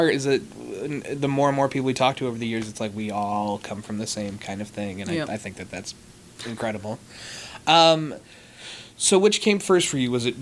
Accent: Connecticut, United States; So I grew up in Connecticut, so that whole area is kind of ripe for horror fans

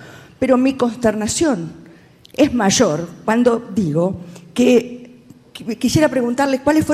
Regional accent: La Pampa, Argentina; Yo vengo de La Pampa

